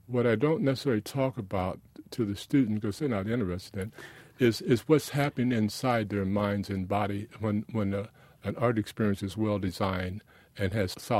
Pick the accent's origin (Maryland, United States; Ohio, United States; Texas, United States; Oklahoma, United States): Ohio, United States; Dayton; two of my blessings were being born black and growing up in East Dayton.